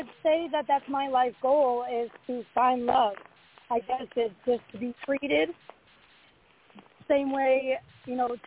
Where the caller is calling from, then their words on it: Pennsylvania, United States; I'm calling from Pennsylvania.